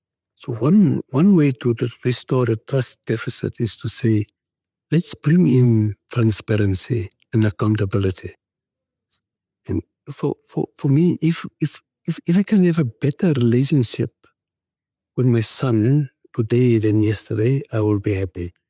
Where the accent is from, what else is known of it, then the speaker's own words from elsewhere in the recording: Namibia; I was born in Kommersdal in 1970 in a place called Spookiesdorp. I recall that we grew up in dusty streets, no electricity. Water was a challenge.